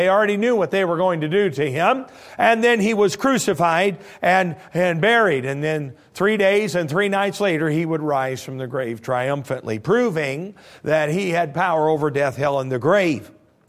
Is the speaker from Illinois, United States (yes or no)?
yes; Granville, Illinois, United States; English is a second language; I was raised at the First Methodist Church of Granville, Illinois